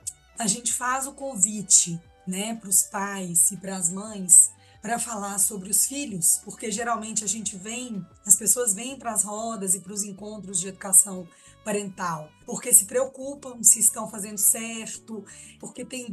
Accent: Belo Horizonte, Minas Gerais, Brazil; moved away as an adult; now in Goiânia, Brazil; Eu sou mineira de Belo Horizonte, moro em Goiânia há 22 anos.

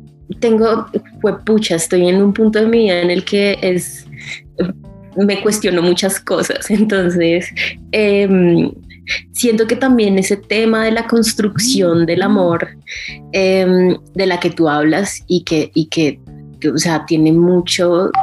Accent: Bogotá, Colombia; born there; Sí, pues yo nací aquí en Bogotá, mi abuela es de Boyacá y entonces también me siento muy de Boyacá también. Pero sí, yo nací acá, digamos.

